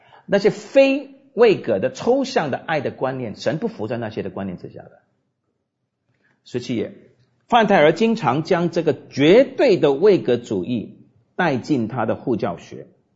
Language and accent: Chinese; United States; moved away; 当然我是美国人，所以我们称足球为 football